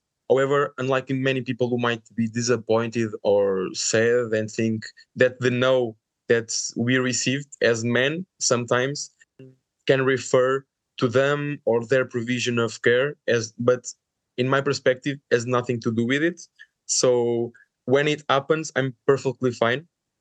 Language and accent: English; Coimbra, Centro, Portugal; English is a second language; I got in the nursing school of Coimbra, which is my city, my hometown as well.